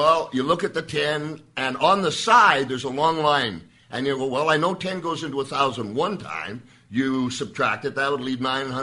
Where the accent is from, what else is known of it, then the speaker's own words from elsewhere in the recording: Saskatoon, Saskatchewan, Canada; born there; I was born in Saskatoon, Saskatchewan, which is one of the coldest places on earth.